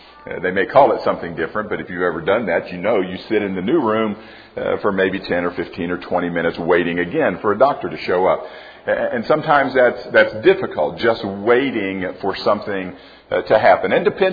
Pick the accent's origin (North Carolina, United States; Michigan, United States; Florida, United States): Florida, United States; We grew up in Florida and have been there more times than we could imagine.